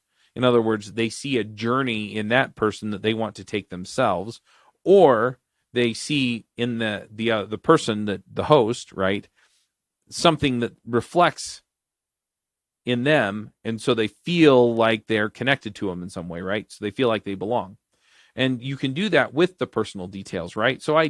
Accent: Utah, United States; Some of them are cultural around where I grew up here in Utah, right?

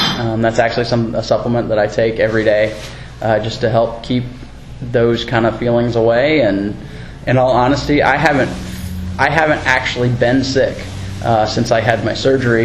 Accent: the South, United States; I'm from the South, and you know, that's a staple of the diet.

